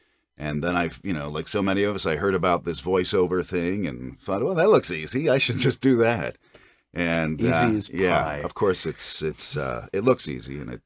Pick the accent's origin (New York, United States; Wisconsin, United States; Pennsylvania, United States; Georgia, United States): Pennsylvania, United States; Philadelphia; born there; also born or lived in Washington, D.C. / San Francisco; now in California, United States; Well, I'm from the East Coast, like so many of us. I was born in Philly, and my family still live back there in South Jersey.